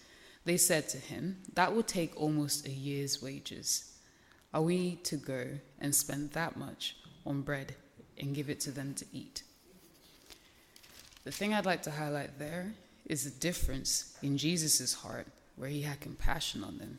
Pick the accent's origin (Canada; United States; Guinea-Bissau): Guinea-Bissau; I'm not American, but I am also African. I'm from West Africa. I'm from Guinea-Bissau, and we have lots of palm leaves